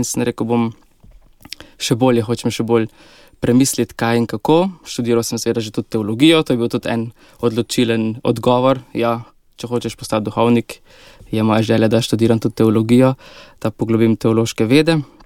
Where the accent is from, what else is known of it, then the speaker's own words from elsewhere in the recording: Stranje, Lower Sava, Slovenia; Odraščal sem v Stranjah, to je majhna vasica v župniji Brestanica, tako kot ste omenil. To je podeželje na spodnjem Štajerskem, v Posavju, v kar številni družini, nas je 7 otrok, tako da, ja, krščanska družina